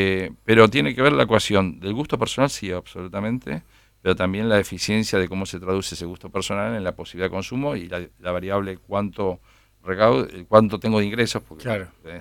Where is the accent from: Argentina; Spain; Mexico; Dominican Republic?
Argentina; y más allá de como productor, como ciudadano argentino